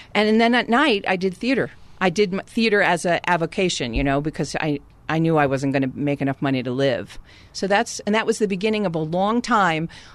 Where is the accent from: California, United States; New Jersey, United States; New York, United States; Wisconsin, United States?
New York, United States; Flushing; In Flushing, Queens.